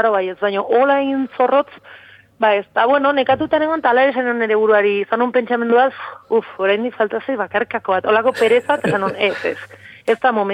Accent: Pamplona, Navarre, Spain; ni Iruñarrikoa naiz, bakitzer den, familia erdalduna, bueno, gurasoak

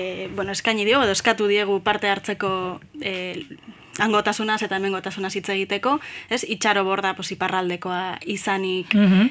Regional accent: Bilbao, Basque Country, Spain; bilbotarra naiz, baina azala beltza dut

